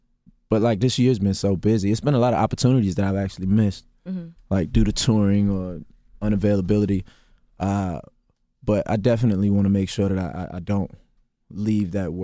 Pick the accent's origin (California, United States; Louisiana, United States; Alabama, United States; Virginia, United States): Virginia, United States; You know, I'm from Virginia.